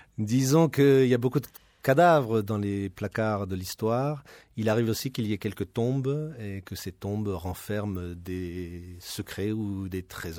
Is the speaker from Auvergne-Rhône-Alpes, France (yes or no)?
no; Strasbourg, Grand Est, France; born there; moi, je suis né à Strasbourg, c'est pas une île, hein